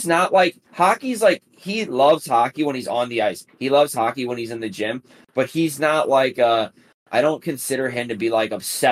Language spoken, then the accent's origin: English; United States; like I wanted them to win just for like, because it's like I'm American